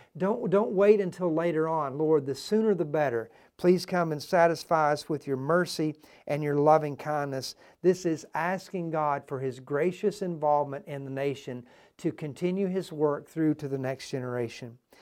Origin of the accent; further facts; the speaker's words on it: Kentucky, United States; growing up in Kentucky, there was a mountain that I would hunt on pretty often